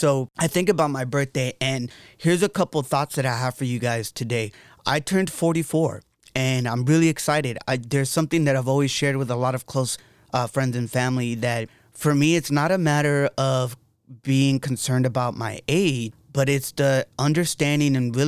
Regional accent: Los Angeles, California, United States; And many know that I am from Los Angeles. I love LA. It's LA all day.

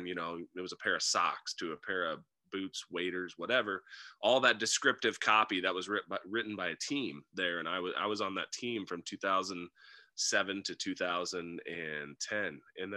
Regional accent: Columbus, Nebraska, United States; I grew up in Columbus, which is a small town about an hour and a half northwest of Lincoln.

